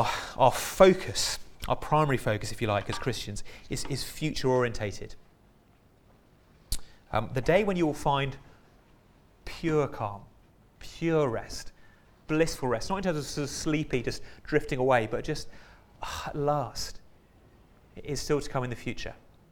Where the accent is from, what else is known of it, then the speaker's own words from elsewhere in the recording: South West England, United Kingdom; now in Derbyshire, United Kingdom; It's one of the things I don't like about living in Derbyshire. I was brought up by the post, by the coast. I grew up in Dorset, near Poole Harbour